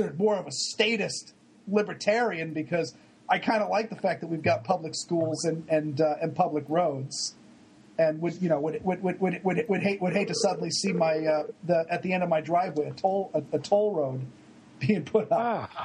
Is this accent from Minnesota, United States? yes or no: no; Maine, United States; when I was growing up in Maine, we had an independent governor